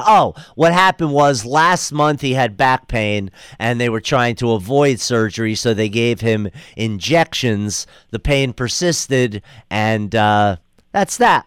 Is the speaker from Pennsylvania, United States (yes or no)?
no; New Jersey, United States; born there; because I was born in New Jersey?